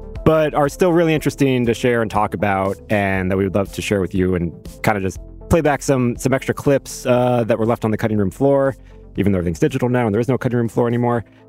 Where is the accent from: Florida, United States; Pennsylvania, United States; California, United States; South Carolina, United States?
Florida, United States; Miami; Yeah, we're both from Miami. We're both from South Florida.